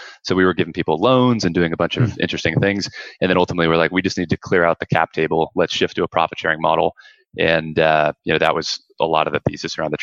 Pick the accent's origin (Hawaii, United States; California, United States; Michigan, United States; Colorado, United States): California, United States; Grew up in California.